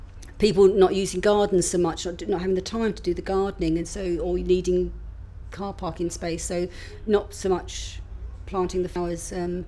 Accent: South East England, United Kingdom; When I grew up in Kent on the farm

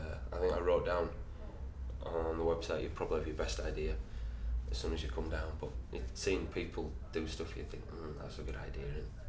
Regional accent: Bradford, Yorkshire and the Humber, United Kingdom; Date of birth is 28th of January, 1979, and I'm from Bradford.

